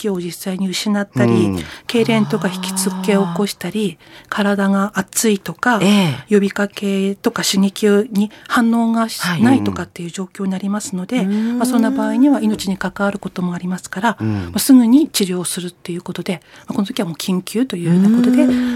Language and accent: Japanese; Hirosaki, Aomori, Japan; 弘前です。